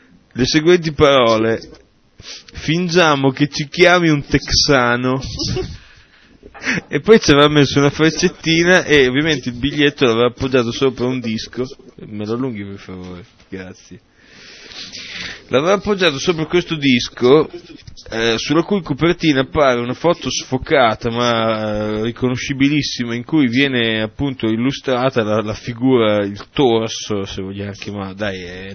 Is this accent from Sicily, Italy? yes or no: no; Emilia-Romagna, Italy; noi che siamo romagnoli della bassa